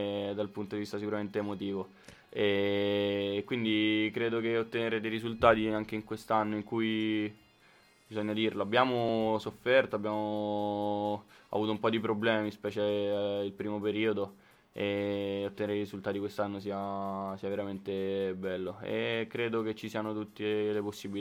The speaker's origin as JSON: {"language": "Italian", "town": "Rome", "region": "Lazio", "country": "Italy", "said": "Da romano e romanista"}